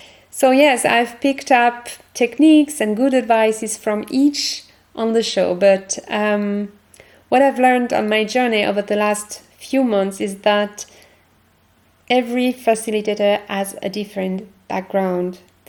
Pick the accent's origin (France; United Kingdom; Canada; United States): France; accent: French; English is a second language; And I guess it's my French accent.